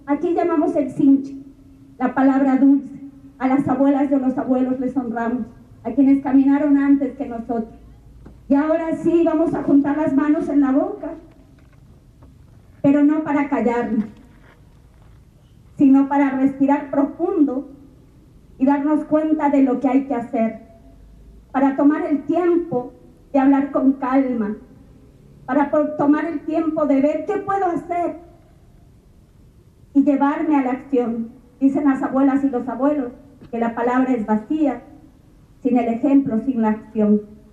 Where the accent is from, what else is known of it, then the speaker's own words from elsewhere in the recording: Ecuador; Venimos caminando desde lejos, venimos desde Ecuador